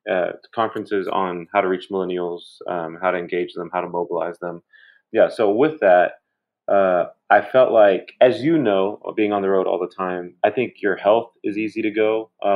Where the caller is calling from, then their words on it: Dallas, Texas, United States; Yeah, I'm in Dallas. I'm staying in Dallas a lot more these days.